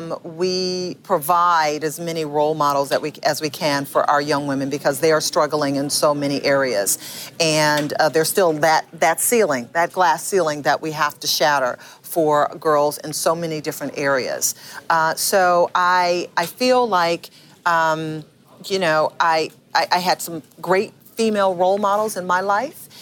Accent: Detroit, Michigan, United States; I'm a girl from Detroit, Michigan, who made it to Hollywood

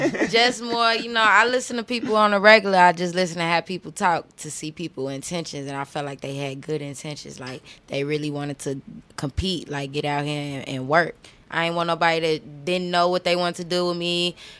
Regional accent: Chicago, Illinois, United States; Southside, 81st and King Drive.

